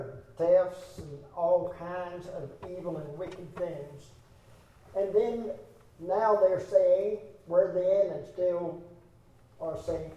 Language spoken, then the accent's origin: English; United States; I'm glad that I'm American. I don't know of any other part of the world that I would rather be in.